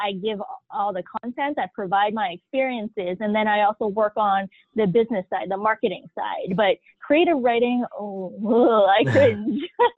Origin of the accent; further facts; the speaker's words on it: United States; accent: American; I'm American. Yeah. That's it. You can hear the accent, the American accent in my voice. I am American.